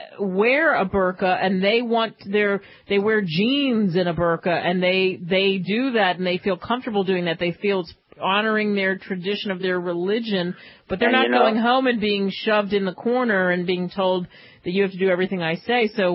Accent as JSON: {"language": "English", "country": "United States", "said": "Thank God I'm an American. Thank God I'm an American female."}